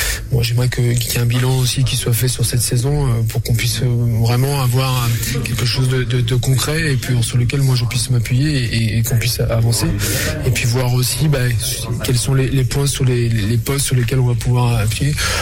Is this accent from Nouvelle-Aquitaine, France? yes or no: yes; Niort, Nouvelle-Aquitaine, France; Oui, pour moi, je suis Niortais, je suis né à Niort.